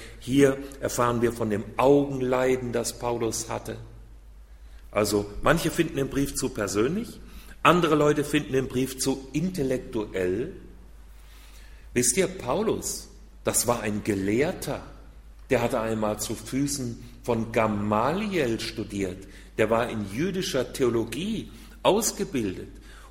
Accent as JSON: {"language": "German", "town": "Hünfeld", "region": "Hesse", "country": "Germany", "said": "wir in unserer Gemeinde, aus der ich komme, im Landkreis Fulda, aus Hünfeld heißt die kleine Stadt"}